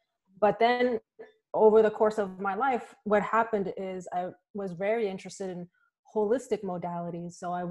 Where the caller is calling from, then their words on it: Massachusetts, United States; Today I'm in Massachusetts, kind of in the middle of Massachusetts, about 40 minutes west of Boston.